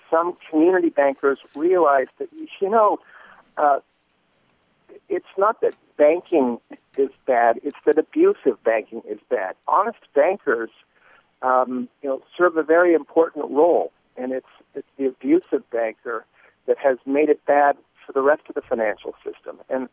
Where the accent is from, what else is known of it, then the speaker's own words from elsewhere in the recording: Idaho, United States; I'm from Idaho, and this has been a very rude awakening for me over the last number of years to see how the sausage is made.